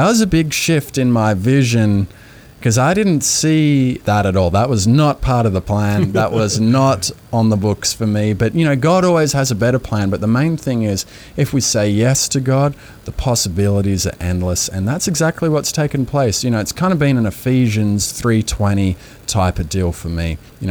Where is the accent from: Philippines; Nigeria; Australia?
Australia; now in Nashville, United States; Yeah, so I grew up in Australia, and my whole life, all I'd wanted to do was music